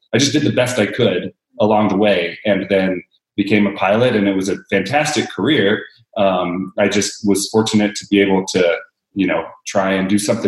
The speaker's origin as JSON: {"language": "English", "town": "Oakley", "region": "Kansas", "country": "United States", "tie": "born or raised there", "said": "My dad had a little Cessna. I grew up in Oakley, Kansas, real small farm town."}